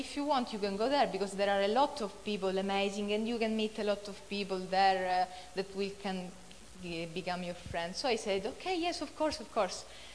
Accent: Sicily, Italy; English is a second language; because I come from Sicily.

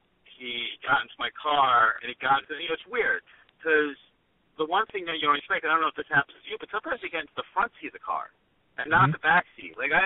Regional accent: New Jersey, United States; born there; Well, actually, I mean, I was born in New Jersey, which, you know, may have created

